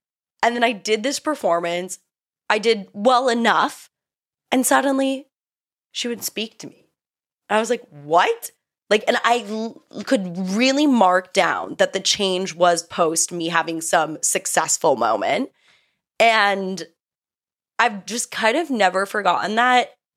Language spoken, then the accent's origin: English; Albuquerque, New Mexico, United States; moved away; growing up in Albuquerque, New Mexico until 2014.